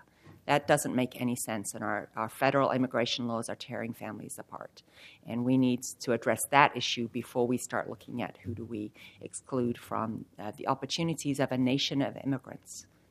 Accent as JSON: {"language": "English", "region": "England", "country": "United Kingdom", "said": "I am an immigrant. I am from England, and yet from looking at me, you can't tell that."}